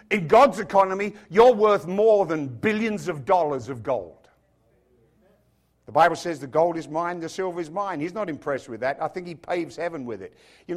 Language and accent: English; England, United Kingdom; born there; Sorry if you're a guest, I was born in England, therefore the sense of humor's out of whack.